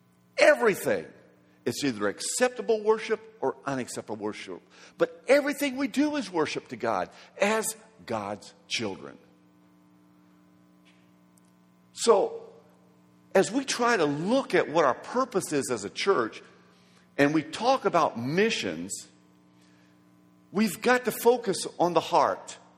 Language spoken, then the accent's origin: English; Brazil; I was brought up in Brazil